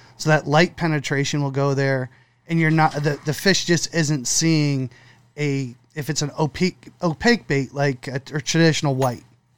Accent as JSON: {"language": "English", "town": "Ocean City", "country": "United States", "tie": "born or raised there", "said": "So I grew up in Ocean City, fished the back bays."}